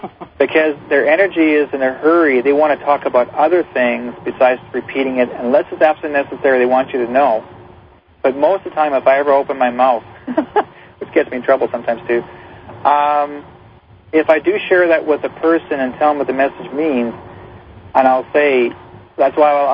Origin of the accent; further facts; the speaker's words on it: Brandon, Manitoba, Canada; born there; I was born in Brandon, yeah.